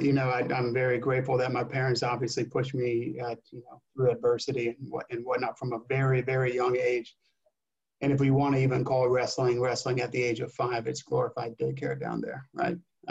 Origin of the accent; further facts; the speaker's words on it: New Jersey, United States; Growing up in New Jersey, wrestling is that's life.